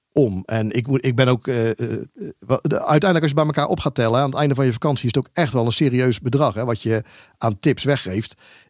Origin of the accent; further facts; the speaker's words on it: Netherlands; Tippen is inderdaad een dingetje. Vooral voor ons Nederlanders.